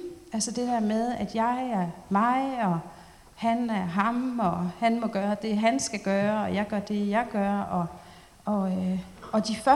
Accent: Aalborg, North Denmark Region, Denmark; så holdt jeg speak hjemme i Aalborg

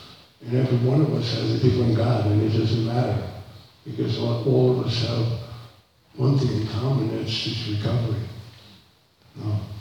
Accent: England, United Kingdom; as a result of me being an Englishman

